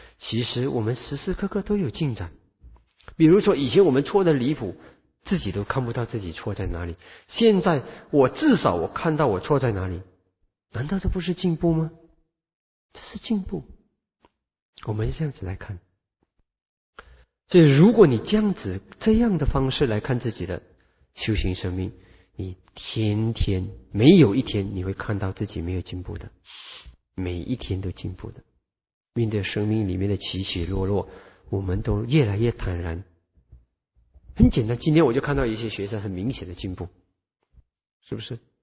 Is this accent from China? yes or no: yes; China; 我们中国人的君子报仇十年未晚之类的那种想法会出来。